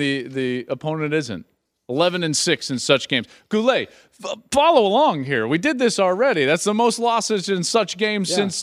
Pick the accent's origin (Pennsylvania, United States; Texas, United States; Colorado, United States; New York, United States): Colorado, United States; Denver; I mean, you know, I grew up in Denver, son of a Marine.